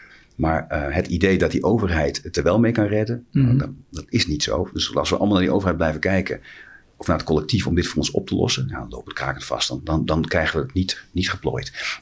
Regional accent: Haaksbergen, Overijssel, Netherlands; En ik ben zelf opgegroeid in Haaksbergen, vlakbij de Duitse grens.

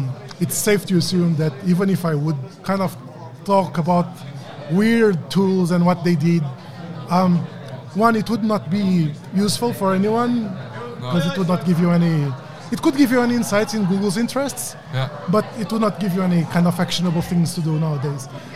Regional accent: Portugal; English is a second language; I'm Portuguese native from Portugal.

